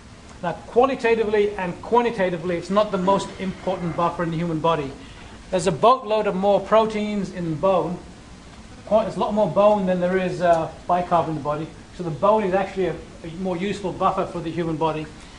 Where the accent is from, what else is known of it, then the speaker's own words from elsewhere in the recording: England, United Kingdom; now in United States; growing up in England, they made us speak bad English correctly. And amazing enough, when I came here, I had to do a test of English as a foreign language, even though I grew up in England